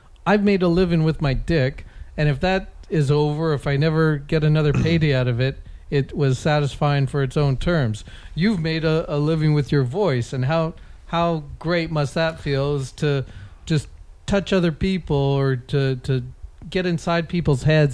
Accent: Calgary, Alberta, Canada; Right, born and raised in Calgary.

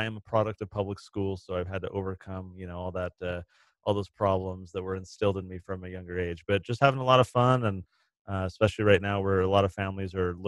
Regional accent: San Diego, California, United States; now in Utah, United States; I grew up in San Diego. I now live in Utah. Very different climates, but I've gotten used to it.

